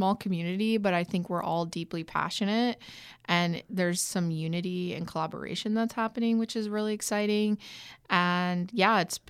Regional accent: Templeton, California, United States; So I grew up in Templeton, at Templeton, California, up the grade from San Luis Obispo.

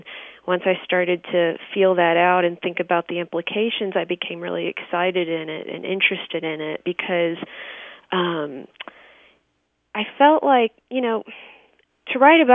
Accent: Russellville, Kentucky, United States; at least compared to what I imagined I would do as a girl in Russellville, Kentucky.

